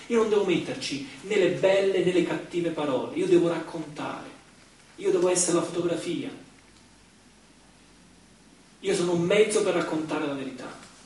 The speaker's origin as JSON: {"language": "Italian", "region": "Molise", "country": "Italy", "said": "Sono andato in Molise, nella mia terra, per dire che poi alla fine bisogna avere la schiena dritta."}